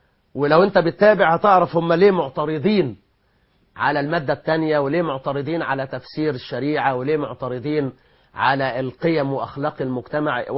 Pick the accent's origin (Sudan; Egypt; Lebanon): Egypt; احنا مصريين مسلمين عايزين نعيش شريعه ربنا